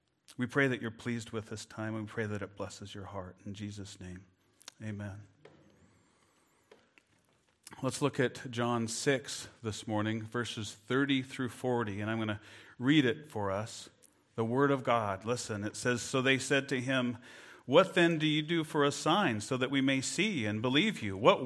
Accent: Cusick, Washington, United States; when I was growing up in Cusick

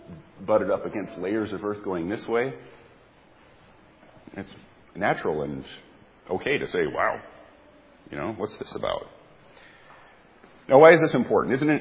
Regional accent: Wisconsin, United States; And if you don't know it, I'm from Wisconsin.

